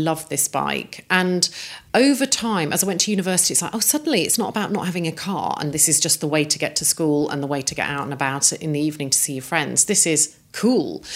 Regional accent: Coventry, West Midlands, United Kingdom; And I grew up in Coventry, which is a car-making city, at a time when all the car factories were being shut down.

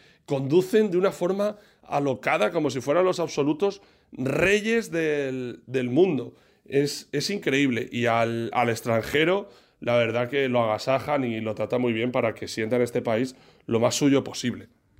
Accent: Pusol, Valencian Community, Spain; cuando aparecían en Pusol, en mi pueblo de nacimiento, pues cuando no teníamos nada que hacer o quedábamos todos en el bajo

